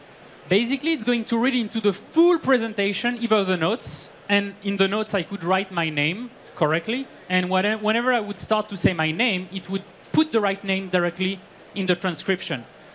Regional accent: France; accent: French; English is a second language; So I can speak in English, even with my French accent.

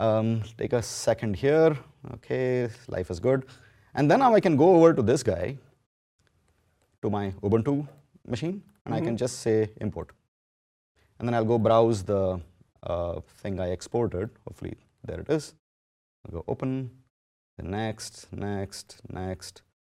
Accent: India; I'm from India, as you can guess.

